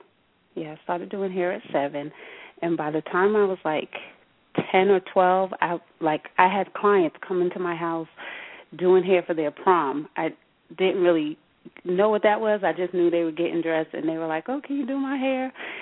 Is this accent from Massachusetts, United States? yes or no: yes; Boston, Massachusetts, United States; also born or lived in Michigan; And I started there, and then I came back home to Boston. I'm from Boston, Massachusetts.